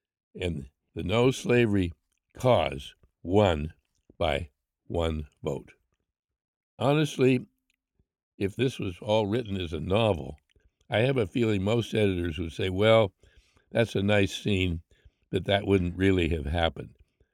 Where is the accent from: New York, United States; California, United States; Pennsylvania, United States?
Pennsylvania, United States; Pittsburgh; I grew up in Pittsburgh. Pittsburgh is a great story city.